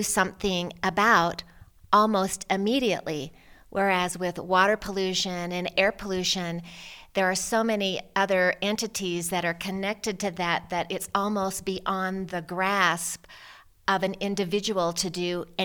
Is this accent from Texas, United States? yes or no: no; Utah, United States; also born or lived in Idaho, United States; We grew up in Utah, and in Idaho